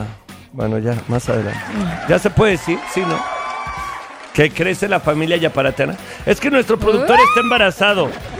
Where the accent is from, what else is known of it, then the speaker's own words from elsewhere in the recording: Mexico; Así somos los mexicanos, de hacernos el muertito